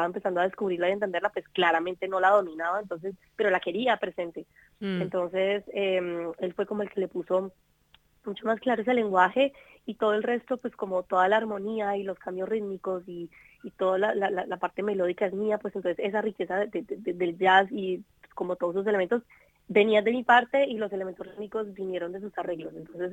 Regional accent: Colombia; ¿quién soy yo como latinoamericana y como compositora colombiana, ¿no?

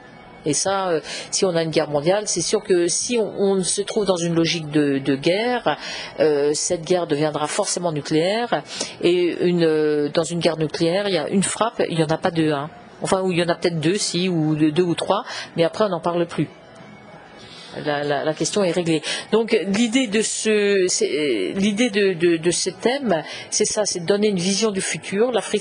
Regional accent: France; en tant que Français, en tant qu'Européens

